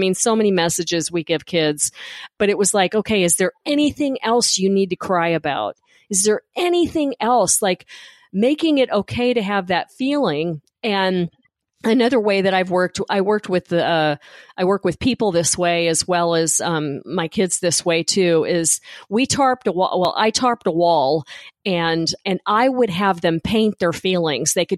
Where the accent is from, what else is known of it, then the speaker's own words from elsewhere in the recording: Memphis, Tennessee, United States; because I'm originally from Memphis, and someone called me a Tennessee hound dog.